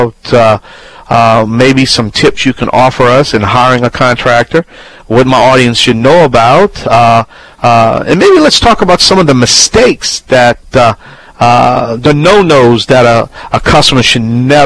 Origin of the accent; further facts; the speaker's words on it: Louisiana, United States; I'm the Cajun Man from the Bayou Land.